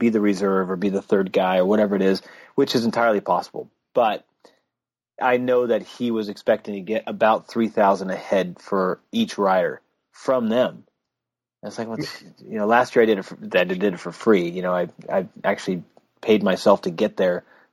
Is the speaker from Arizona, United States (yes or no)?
no; California, United States; I'm coming from California.